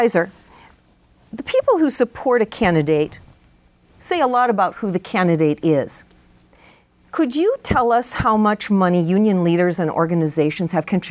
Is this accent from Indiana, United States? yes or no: no; Fairbanks, Alaska, United States; I'm a lifelong Alaskan, born and raised in Fairbanks.